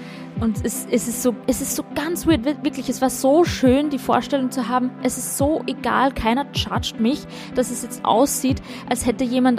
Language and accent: German; Vienna, Austria; Ich bin aus Wien.